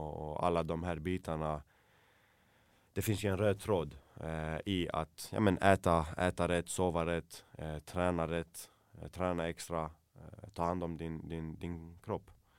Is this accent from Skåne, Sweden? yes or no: yes; Malmö, Skåne, Sweden; now in Landskrona, Sweden; Nej, men jag är ju född och uppväxt i Malmö, så man känner en del människor som man kallar för vänner.